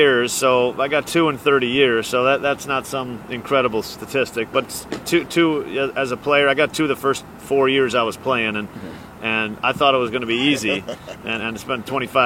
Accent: Milwaukee, Wisconsin, United States; I actually wasn't there that much before I played, even though I grew up in Milwaukee close by.

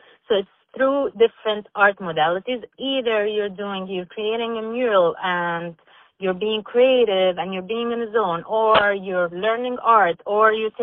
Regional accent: Egypt; English is a second language; moved away as an adult; also born or lived in Dubai; I'm originally from Egypt. This is where I got my certification, and then I moved to Dubai.

